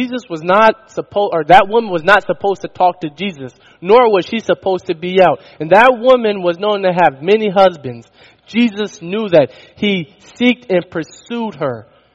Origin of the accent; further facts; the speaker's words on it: Sacramento, California, United States; now in Neoga, United States; I just told you I came from Sacramento, California, and I'm here in Neoga.